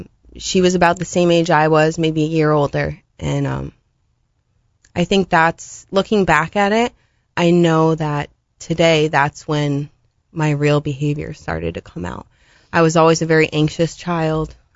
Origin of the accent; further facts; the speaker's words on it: Springfield, United States; So, I grew up in Springfield. I was born here.